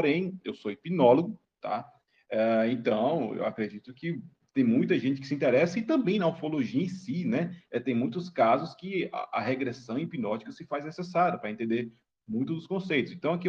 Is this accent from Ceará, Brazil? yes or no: yes; Fortaleza, Ceará, Brazil; now in Caucaia, Brazil; eu sou aqui do estado do Ceará, eu nasci em Fortaleza e depois que eu me casei eu vim morar na região metropolitana.